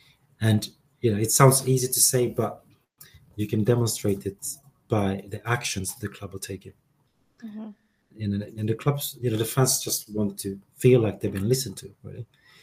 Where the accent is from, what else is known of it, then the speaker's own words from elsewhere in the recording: Sweden; Because I grew up in Sweden, we watched the Premier League